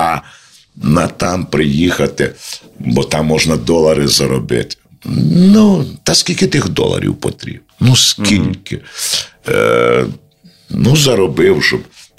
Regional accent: Ternopil Oblast, Ukraine; І я приїхав в Тернопіль, я сам з Тернопільщини, якби додому.

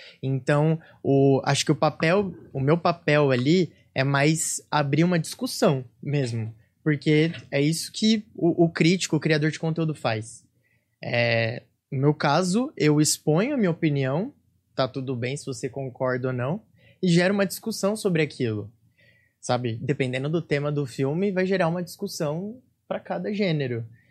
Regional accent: Regente Feijó, São Paulo, Brazil; now in São Paulo, Brazil; E aí eu mudei para São Paulo, eu sou do interior, sou de Regente Feijão, uma cidade de 20 mil habitantes, que fica do lado. Uhum. De Presidente Prudente. Uhum. Longeão daqui de São Paulo. E aí eu mudei pra cá em 2016

